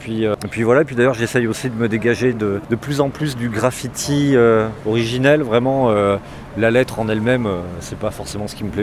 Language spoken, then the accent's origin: French; Bordeaux, Nouvelle-Aquitaine, France; Voilà, je viens de Bordeaux